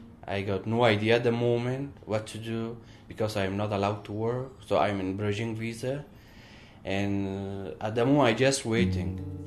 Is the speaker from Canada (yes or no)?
no; Afghanistan; moved away as an adult; now in Melbourne, Australia; I'm from Afghanistan. I have been in Australia in Melbourne about a year.